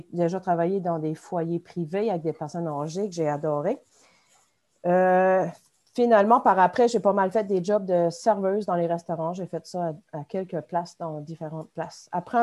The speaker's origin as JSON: {"language": "French", "town": "Caraquet", "region": "New Brunswick", "country": "Canada", "lives_now": "Bertrand, Canada", "said": "j'ai 47 ans. Moi, j'habite de la péninsule acadienne. Je viens de Caraquet, mais j'habite présentement à Bertrand."}